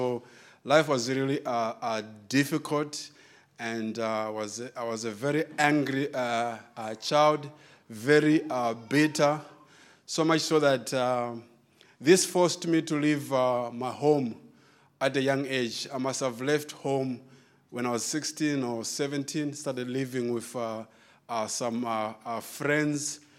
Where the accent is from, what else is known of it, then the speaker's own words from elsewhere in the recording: Johannesburg, Gauteng, South Africa; also born or lived in Pretoria; now in Malawi; So I was in Johannesburg for 17 years, and in Pretoria for about 5 years.